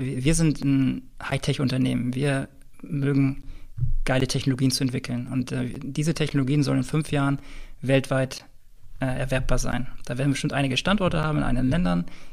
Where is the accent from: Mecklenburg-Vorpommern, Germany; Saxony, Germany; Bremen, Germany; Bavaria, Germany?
Bremen, Germany; vielleicht sind wir da auch als Bremer von der Marketingseite noch nicht stark genug